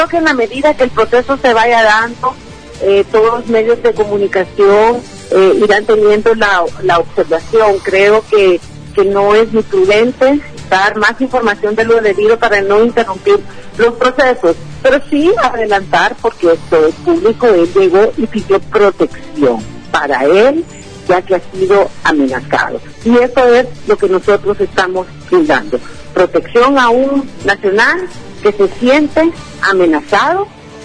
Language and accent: Spanish; Honduras; nosotros como hondureños lo que le podemos garantizar es su seguridad